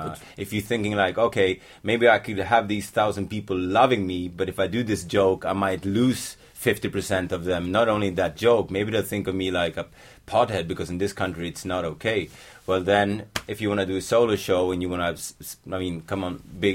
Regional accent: Stockholm, Stockholm County, Sweden; Yeah, in Stockholm.

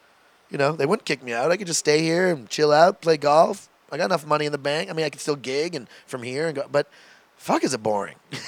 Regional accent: Toronto, Ontario, Canada; I still love some of my friends growing up in Toronto when I was back there those last few weeks.

